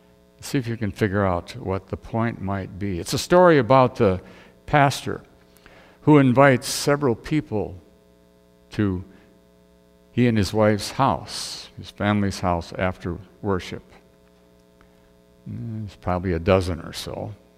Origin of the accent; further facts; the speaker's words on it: South Dakota, United States; the head pastor was a person who was my pastor when I grew up in South Dakota.